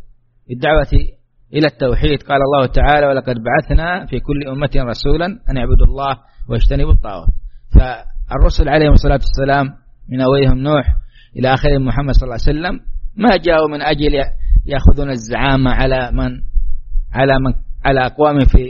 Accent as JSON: {"language": "Arabic", "country": "Saudi Arabia"}